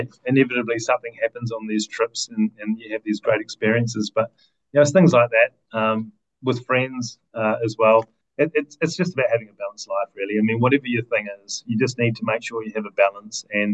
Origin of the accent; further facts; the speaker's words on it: South Island, New Zealand; now in Australia; And I'm from the South Island of New Zealand, so we tend to go back to the South Island